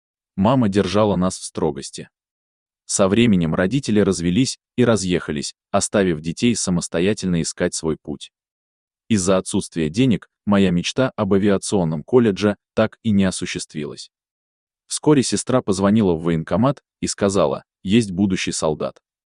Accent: Shu, Jambyl Region, Kazakhstan; Я родился 24 января 1997 года в городе Шу на юге Казахстана. Моей малой родиной является село имени Динмухамеда Кунаева.

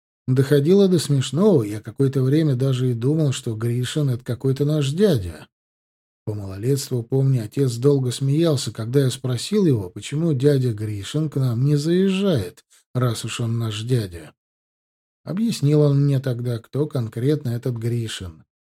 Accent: Moscow, Russia; Я все свое детство, как москвич, постоянно слышал

